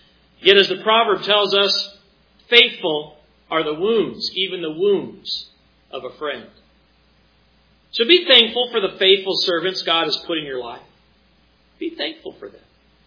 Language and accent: English; New York, United States; also born or lived in Colorado; Remember growing up in New York and having just moved from Colorado, it was a lonely experience.